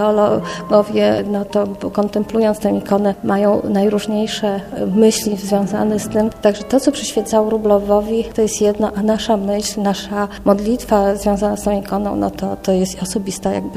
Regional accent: Łódź, Łódź Voivodeship, Poland; pochodzę z Łodzi i przyjechałam tutaj prowadzić warsztaty ikony

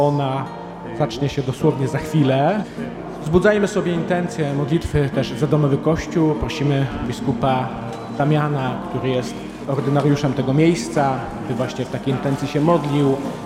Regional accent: Częstochowa, Silesian Voivodeship, Poland; Ja jestem z Częstochowy, więc jestem tam związany

